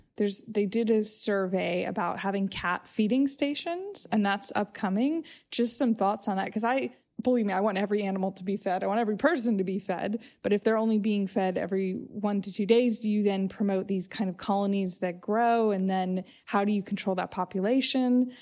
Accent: United States; I grew up in the States and there's a lot of breeds

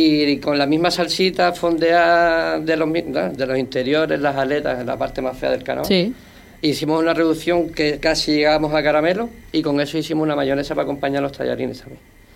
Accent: Cádiz, Andalusia, Spain; yo realmente soy de Cádiz, ¿no?

